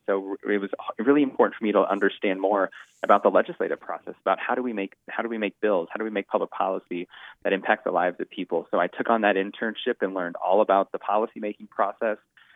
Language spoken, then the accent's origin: English; Sterling, Colorado, United States; I myself, for example, grew up in Sterling in Northeast Colorado, where I know that my experience growing up in Northeast and rural Colorado is much different than my experience would be living in downtown Denver.